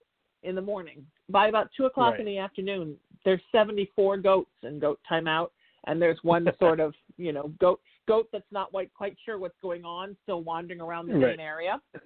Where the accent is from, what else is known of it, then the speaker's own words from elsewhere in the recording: East Coast, United States; also born or lived in Midwest; I was little growing up on the East Coast.